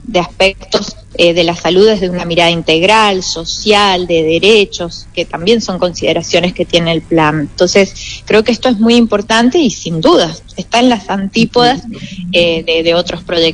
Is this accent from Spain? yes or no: no; Argentina